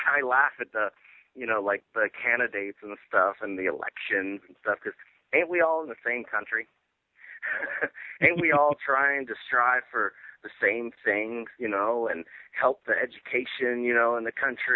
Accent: St. Cloud, Florida, United States; a great event in St. Cloud, Florida, my hometown where I grew up.

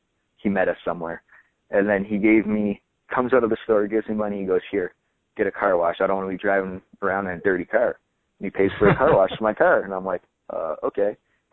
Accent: Canada; the only bad thing about growing up in Canada is we didn't have access to watch

